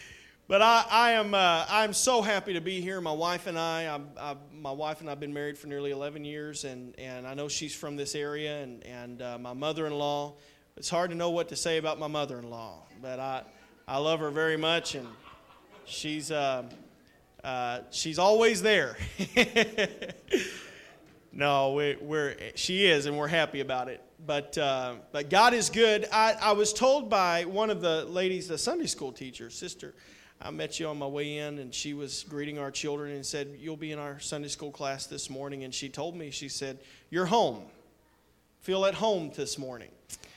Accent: the South, United States; But I'm from the South. I'm from a land where you have sweet tea everywhere you go.

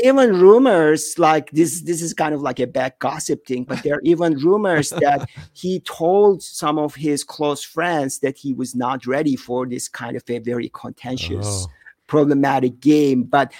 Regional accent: Ankara, Turkey; So basically on December 11, at Ankara, my hometown

